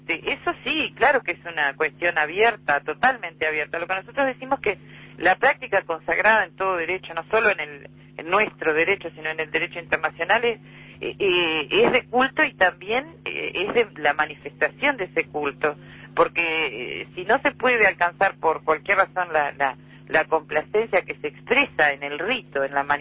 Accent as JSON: {"language": "Spanish", "country": "Uruguay", "said": "creo que somos uruguayos"}